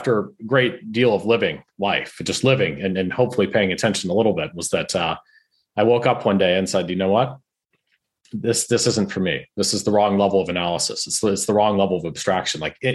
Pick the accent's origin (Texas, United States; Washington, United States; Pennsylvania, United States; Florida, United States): Texas, United States; Houston; I grew up in Houston, Texas. I went to school there.